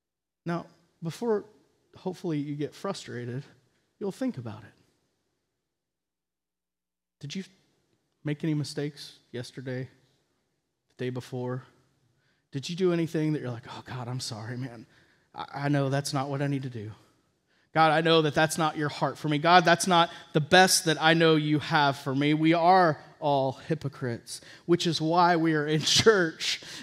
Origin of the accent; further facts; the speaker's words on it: Dallas, Texas, United States; I mean, I grew up in Dallas-Fort Worth. It was a big city, huge, tons of people